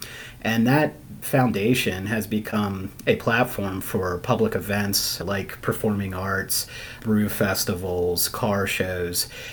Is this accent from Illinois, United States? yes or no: no; Pennsylvania, United States; I grew up in York County, in Northern York County, and lived here up until I went to college.